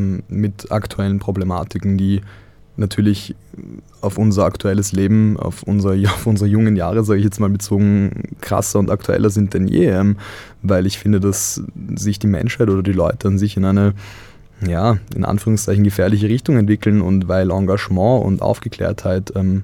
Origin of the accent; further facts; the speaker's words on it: Vienna, Austria; Ich bin ja eben auch Medizinstudent, aber auch Rettungssani, und ich komme ursprünglich aus Wien